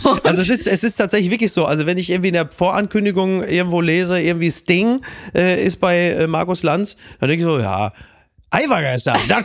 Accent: North Rhine-Westphalia, Germany; Ich sag ja auch Kommion. Ich komme aus dem Ruhrgebiet.

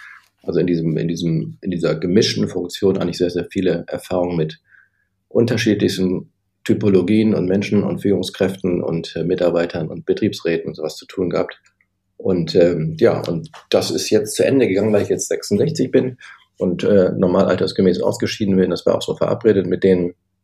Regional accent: Bremen, Germany; also born or lived in Hamburg; Ich bin mal auch in Bremen groß geworden, als Nordlicht sozusagen, dann zum Studieren nach Hamburg gegangen.

